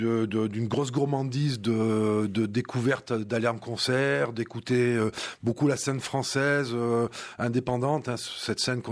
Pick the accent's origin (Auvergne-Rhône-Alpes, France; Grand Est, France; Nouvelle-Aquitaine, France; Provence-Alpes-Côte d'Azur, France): Provence-Alpes-Côte d'Azur, France; Nice; Donc, je suis niçois, j'ai joué longtemps en première division à Nice.